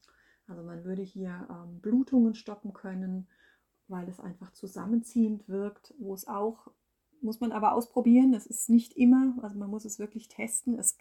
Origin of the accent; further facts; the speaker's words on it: Hesse, Germany; wie man bei uns im Odenwald das Lattwerk kennt